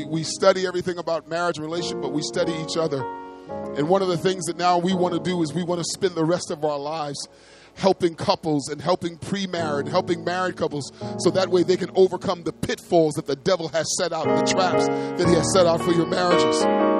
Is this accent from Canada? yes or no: no; Brooklyn, New York, United States; But, I'm not Haitian. So he speaks to me in Creole. He goes, but he didn't realize I'm from Brooklyn. I don't know no Haitian.